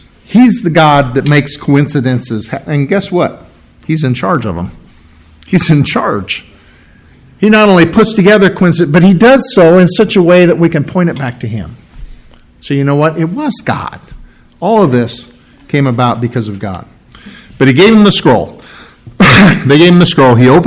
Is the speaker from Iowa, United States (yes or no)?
yes; Bonaparte, Iowa, United States; I tell people when I go to Iowa City, when we go to Minnesota or something, "Yeah, I'm from Bonaparte." "Bonaparte, where's that?" "Iowa, where's that?"